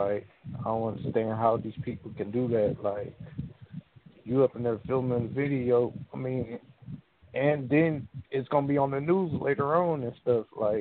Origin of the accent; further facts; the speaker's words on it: Detroit, Michigan, United States; I'm from Detroit. I'm 19 years old.